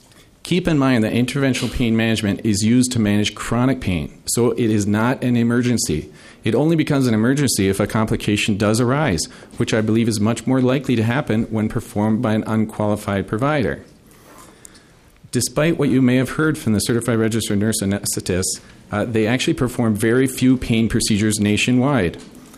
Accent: Bemidji, Minnesota, United States; I grew up in Bemidji, Minnesota, and my parents still live there.

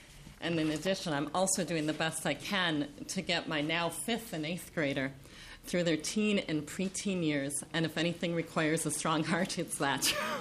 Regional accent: Lake Elmo, Minnesota, United States; from Lake Elmo, and I was 33 when I died.

